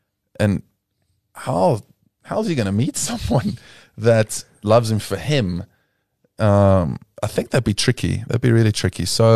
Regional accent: South Africa; accent: Afrikaans; English is a second language; now in United States; I'm not so sure about my Afrikaans accent being that strong anymore after living in the US

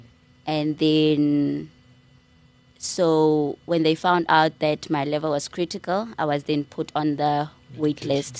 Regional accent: Free State, South Africa; Let's start there. And I am from Free State, Orindals Reyes, a very small town, I guess, for a big girl like myself.

